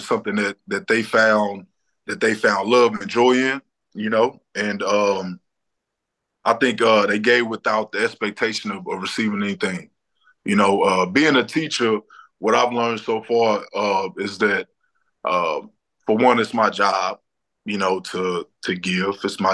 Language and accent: English; Conroe, Texas, United States; Man, I grew up in Conroe, Texas, and man, I've been an educator for 9 years.